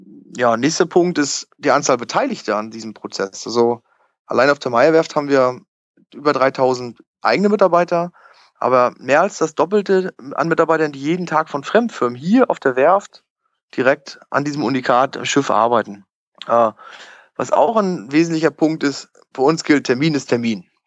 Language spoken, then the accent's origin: German; Rostock, Mecklenburg-Vorpommern, Germany; born there; also ich bin geborener Rostocker, komme von der schönen Ostsee, bin 84er Baujahr. Ich habe auch in Rostock studiert